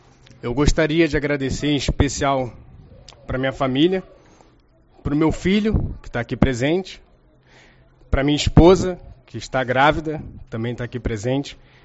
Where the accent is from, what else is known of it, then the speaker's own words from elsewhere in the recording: Rio de Janeiro, Brazil; now in Uruguaiana, Brazil; sendo carioca, prestando serviços para a cidade, para a população gaúcha, uruguaianense.